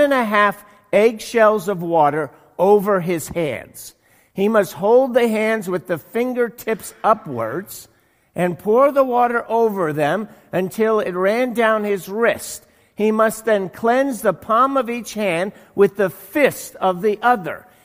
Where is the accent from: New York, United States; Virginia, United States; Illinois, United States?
New York, United States; New York City; And since I'm from New York City, this is a big tradition.